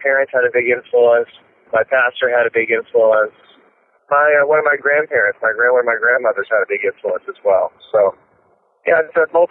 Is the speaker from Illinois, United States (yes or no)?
no; Claremont, California, United States; also born or lived in Texas; Well, my childhood at the age of 12 was in Southern California in Claremont area. And then at the age of 12, from 12 to 27, I lived in Texas.